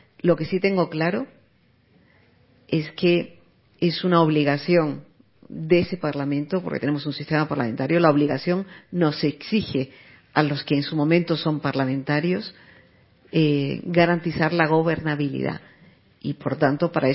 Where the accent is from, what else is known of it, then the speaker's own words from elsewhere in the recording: Spain; Pues yo vengo de España y vengo a preguntar, y yo sacaba mi pasaporte español